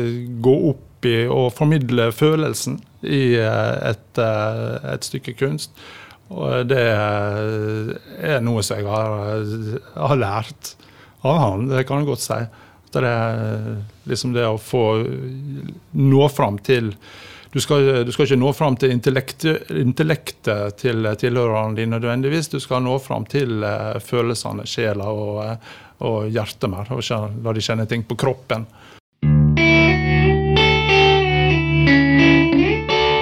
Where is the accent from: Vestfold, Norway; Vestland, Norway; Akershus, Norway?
Vestland, Norway; Husnes; hjemme på Husnes, der jeg vokste opp den gangen.